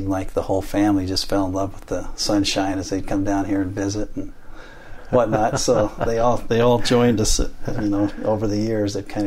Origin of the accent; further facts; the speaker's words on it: Provo, Utah, United States; also born or lived in California / Price; Yes, born and raised in Provo and then moved to California for a time.